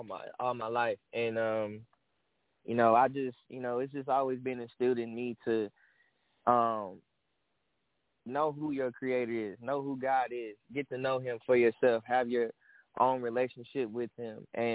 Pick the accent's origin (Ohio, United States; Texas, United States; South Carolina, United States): Texas, United States; Dallas; All right, so I'm … I'm from Dallas, Texas.